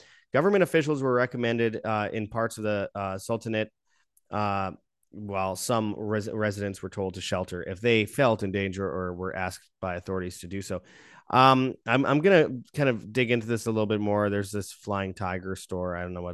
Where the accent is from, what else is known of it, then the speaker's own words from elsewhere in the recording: Canada; yes, I'm Canadian